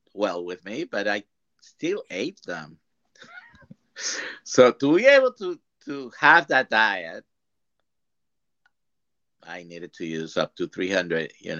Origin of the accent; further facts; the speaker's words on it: Puerto Rico; I'm from Puerto Rico. I grew up eating rice and beans 2 times a day. We also eat a lot of the roots and fruits. It's it's the tropics, it's the Caribbean.